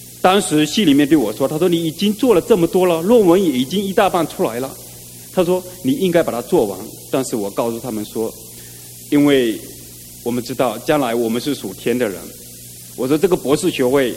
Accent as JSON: {"language": "Chinese", "region": "Fujian", "country": "China", "tie": "born or raised there", "said": "我老家是在福建的一个小山村那边，是跟浙江交界的那个山区里面。"}